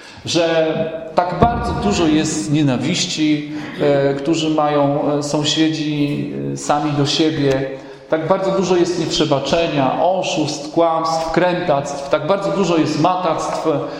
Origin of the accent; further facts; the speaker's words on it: Strzemboszów, Świętokrzyskie Voivodeship, Poland; now in Olsztynek, Poland; Ja pochodzę z małej wioski, ze Strzemboszowa, z województwa świętokrzyskiego. Przyjechałem do Olsztynka 14 lat temu i od tego czasu mieszkam w Olsztynku.